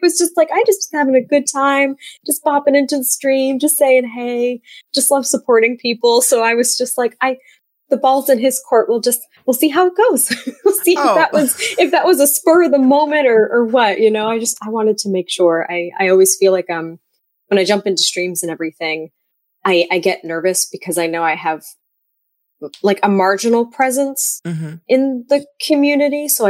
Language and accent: English; New England, United States; And I am originally from New England.